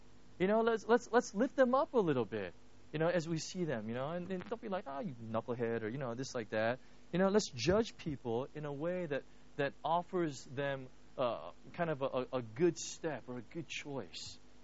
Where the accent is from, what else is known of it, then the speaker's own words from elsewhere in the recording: United States; like when I was raised in the United States, I had to go through this all the time.